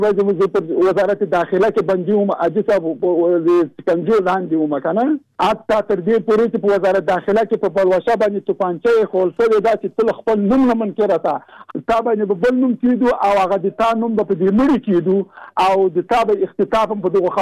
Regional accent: Jalalabad, Nangarhar, Afghanistan; زه د جلال آباد

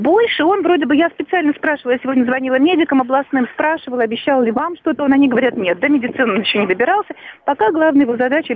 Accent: Moscow, Russia; accent: Moscow

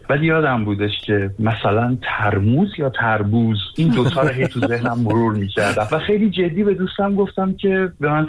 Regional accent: Iran; من متاسفانه نه تنها ایرانی گک نیستم بلکه ایرانی هستم.

